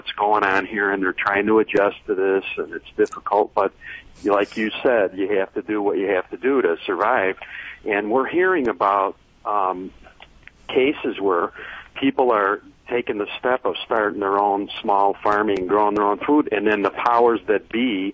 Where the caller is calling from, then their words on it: Oregon, United States; And I'm calling from Oregon, but that's irrelevant, really.